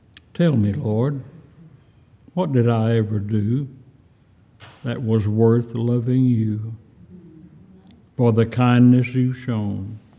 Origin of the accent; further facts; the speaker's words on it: Texas, United States; I grew up out in West Texas